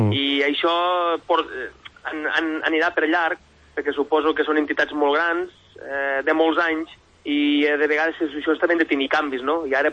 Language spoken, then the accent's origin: Catalan; Catalonia, Spain; jo com a català